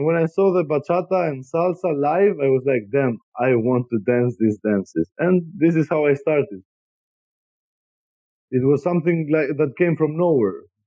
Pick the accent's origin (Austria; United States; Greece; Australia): Greece; I come from an island from Greece where summer is summer. You know, it's 45 degrees. It's hot.